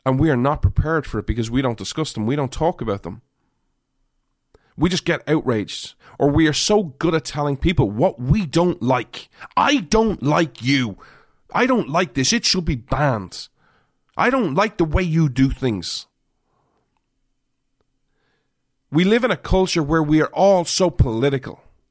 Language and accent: English; United States; I'm an American. All right, I don't live in Ireland.